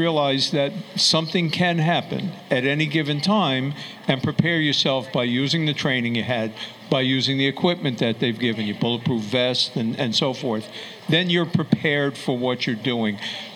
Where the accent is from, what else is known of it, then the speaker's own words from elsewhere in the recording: White Plains, New York, United States; I had a very good relationship growing up in White Plains with the officers in White Plains